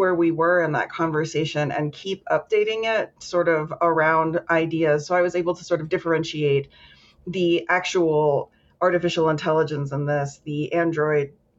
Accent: Florida, United States; Yeah, I'm from Florida

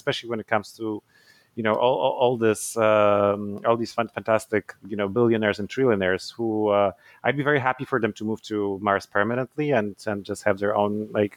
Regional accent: Poland; English is a second language; moved away as an adult; also born or lived in United Kingdom; now in Canada; So I'm originally Polish. I was born in Poland. I spent most of my life there, but I also studied in the UK on an American scholarship. I live in Canada now.

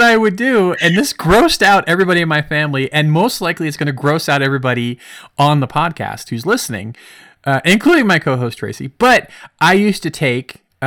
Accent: Ireland; And I am also Irish.

